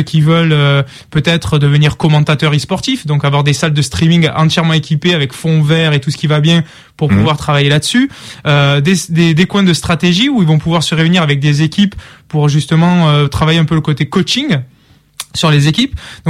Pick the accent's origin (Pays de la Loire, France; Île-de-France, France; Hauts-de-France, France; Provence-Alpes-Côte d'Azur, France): Provence-Alpes-Côte d'Azur, France; Marseille; now in Lyon, France; Alors, ça va s'entendre déjà, je viens de Marseille.